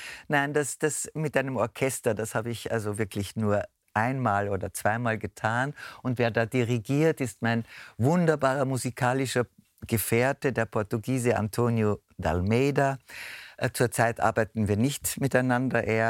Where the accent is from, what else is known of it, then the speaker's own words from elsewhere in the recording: Vienna, Austria; du bist aufgewachsen da in Floridsdorf in dem Arbeiterbezirk und so ärmlich.